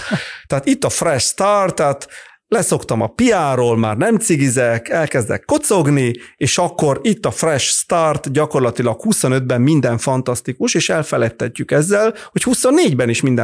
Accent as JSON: {"language": "Hungarian", "country": "Italy", "tie": "born or raised there", "lives_now": "Hungary", "said": "én olyan országban nőttem fel, Olaszországban, ahol az előrehozott választás a norma."}